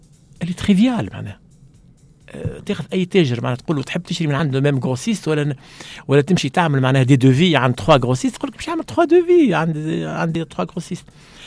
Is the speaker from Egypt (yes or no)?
no; Tunisia; هذه هي الاشكاليه اللي عندنا في تونس